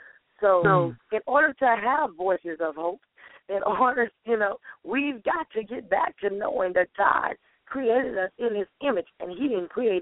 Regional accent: the South, United States; And for those that are country, because I am from the South, the get her done spirit.

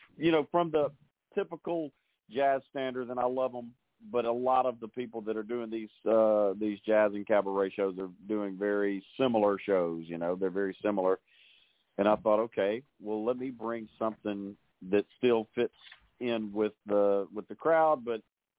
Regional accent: Louisiana, United States; now in Houston, United States; Currently, I'm in Houston, Texas, but I'm originally from Louisiana, and I grew up with all of the rockabilly music and everything.

